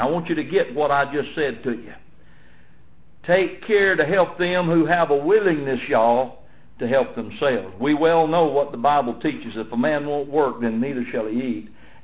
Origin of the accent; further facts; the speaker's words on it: Alabama, United States; I'm from Cherokee County down here in Alabama.